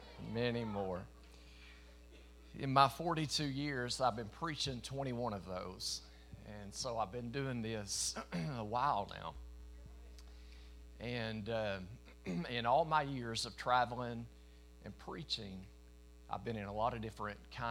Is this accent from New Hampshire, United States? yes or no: no; Tennessee, United States; I am from East Tennessee, and it doesn't take long hearing me speak to know that I live somewhere south of the Mason-Dixon line.